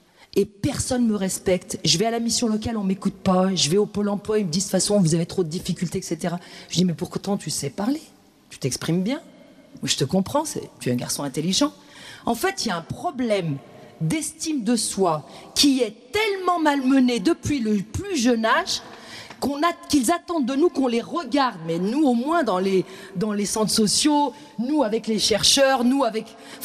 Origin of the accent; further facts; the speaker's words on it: France; je ne peux pas sans cesse dire, je suis Française.